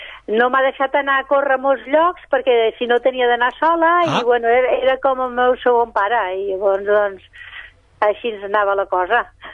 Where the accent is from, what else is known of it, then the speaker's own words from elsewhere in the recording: Castellserà, Catalonia, Spain; el meu poble està al costat de 10 quilòmetres, que és Castellseràs